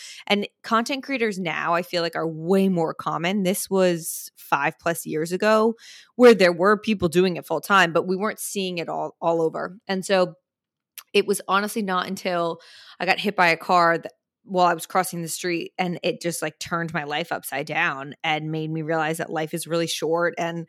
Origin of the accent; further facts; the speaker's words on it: New Jersey, United States; I'm from Jersey. I am one of three girls.